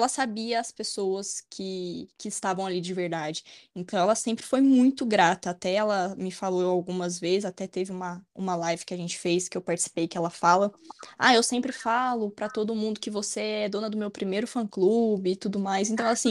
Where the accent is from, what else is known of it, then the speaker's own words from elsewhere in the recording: Cunha, São Paulo, Brazil; eu sou de Cunha, interior de São Paulo